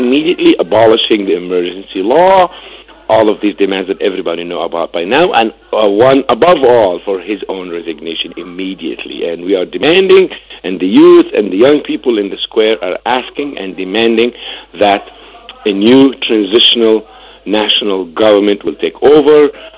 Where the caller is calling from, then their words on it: Cairo, Cairo Governorate, Egypt; also born or lived in Los Angeles, United States; I'm an architect from Cairo and Los Angeles, but I'm living in Cairo now.